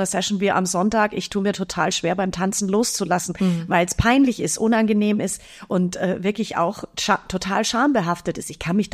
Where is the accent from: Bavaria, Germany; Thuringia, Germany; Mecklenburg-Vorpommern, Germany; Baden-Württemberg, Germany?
Bavaria, Germany; Eichenau; Ich komme auch aus Hinterkruxelhausen. Ich meine, ich komme aus Fürstenfeldbruck. Ich sag's immer, damit es ein bisschen cooler klingt, Fürstenfeldbrooklyn. Ja, ich bin aber aufgewachsen in Eichenau, das ist der Nebenort. Also es sind wirklich ein Mini-Ort.